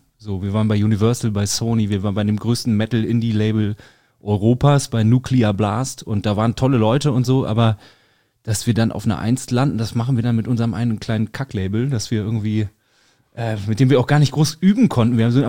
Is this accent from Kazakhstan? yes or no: no; Northern Germany, Germany; wir auch als Norddeutsche